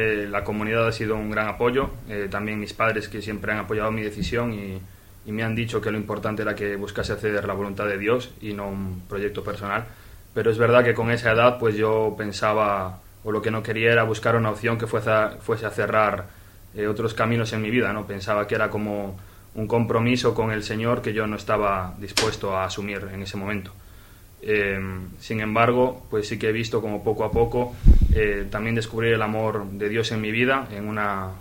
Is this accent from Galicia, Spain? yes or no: yes; Vigo, Galicia, Spain; soy de Vigo, aquí cerquita, y yo pertenezco desde pequeño a una comunidad neocatecumenal.